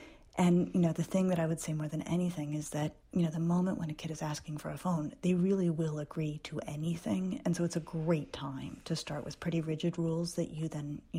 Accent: Denver, Colorado, United States; I grew up in Denver when it was a small town. We only had one department store, and it was not a national chain.

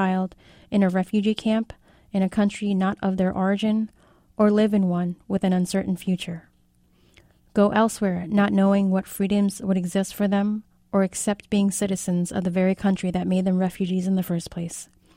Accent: Philadelphia, Pennsylvania, United States; It also leaves me conflicted looking back at the racist neighbors we had growing up in South Philly.

